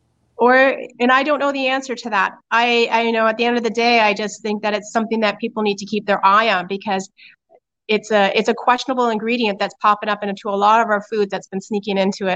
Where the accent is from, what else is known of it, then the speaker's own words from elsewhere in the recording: Ontario, Canada; growing up in Northern Ontario, you know, we were pretty hardy, and I'm the same way.